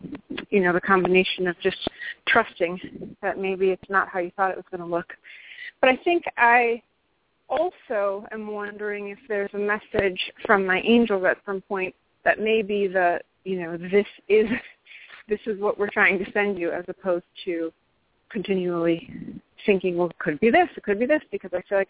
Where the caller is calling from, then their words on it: California, United States; I'm calling from California.